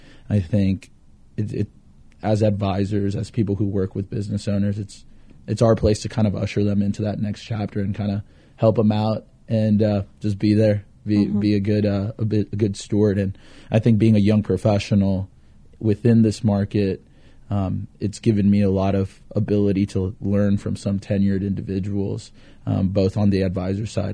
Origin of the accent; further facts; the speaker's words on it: Texas, United States; I'm originally from South Texas. Never envisioned myself being called a professional. but no, I grew up in South Texas, ended up going to school up at Sam Houston State University.